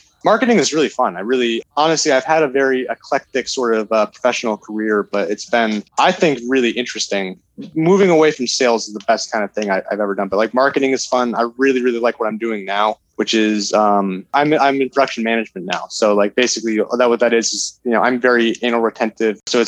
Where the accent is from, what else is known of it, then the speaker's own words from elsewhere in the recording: Massachusetts, United States; I mean, I'm from the Massachusetts, so, you know, Boston, you know, wherever